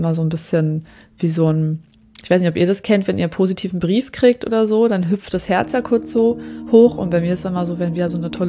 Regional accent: Germany; Weil man das ja so gewohnt ist, vielleicht auch als Deutsche, wenn ich das sagen darf

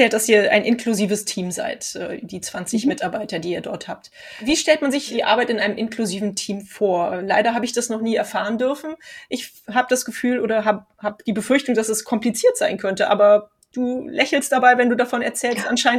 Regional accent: Cologne, North Rhine-Westphalia, Germany; Wir kommen ja aus Köln hier

